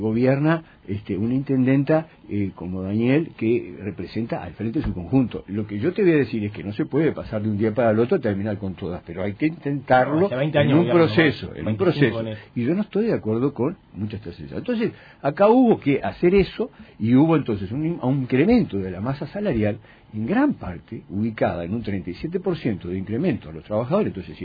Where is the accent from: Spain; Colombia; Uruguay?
Uruguay; esta gran sociedad anónima que somos los uruguayos